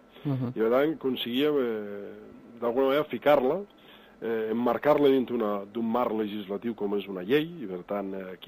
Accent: Catalonia, Spain; hi ha un indret, que som la Vall d'Aran

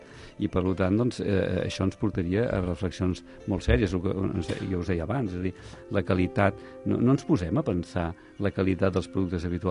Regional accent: Sant Cugat del Vallès, Catalonia, Spain; quan era petitó, tu, jo soc fill de Sant Cugat

